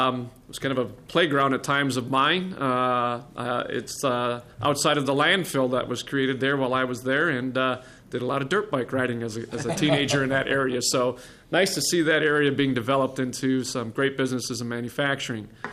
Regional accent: St. Cloud, Minnesota, United States; I am from St. Cloud, Minnesota, and I thank you for your efforts there. My hometown, I went to high school there, just south of St. Cloud on 94 as you drive up there.

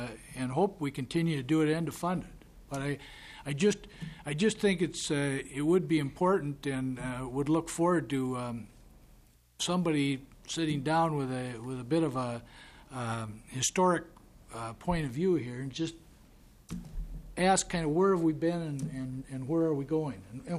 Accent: Grand Rapids, Minnesota, United States; I just think about my hometown, which is Grand Rapids, how 30 years ago the large, huge Blandin Paper Company was throwing everything in the river

